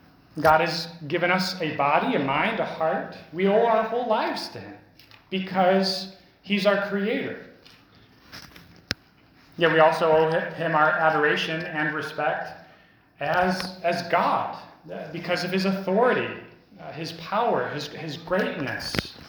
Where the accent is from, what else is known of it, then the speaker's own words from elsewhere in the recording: United States; As an American, I can speak about certain obligations that I owe to my countrymen, to my government.